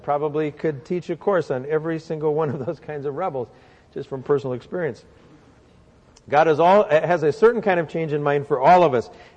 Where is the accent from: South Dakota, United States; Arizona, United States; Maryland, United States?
South Dakota, United States; I grew up in South Dakota on a cattle farm, and I would go with my grandfather to the meat packing plant